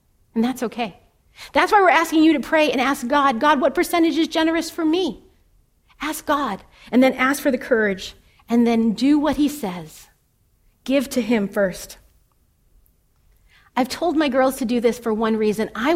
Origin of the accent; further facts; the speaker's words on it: Lowell, Massachusetts, United States; That's not how it was when I was growing up in Lowell.